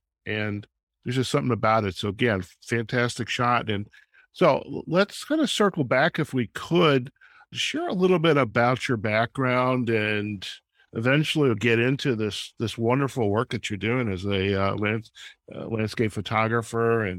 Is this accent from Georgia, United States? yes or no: no; Detroit, Michigan, United States; also born or lived in Chicago; now in Las Vegas, United States; I grew up in the Midwest, in the Detroit suburbs, and in the other half of my life, I was in Chicago before moving to Las Vegas.